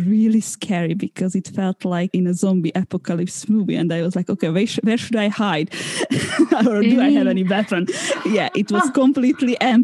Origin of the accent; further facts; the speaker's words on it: Slovakia; I'm originally from Slovakia. So as soon as the lockdown was a bit eased, then I visited my parents in Slovakia.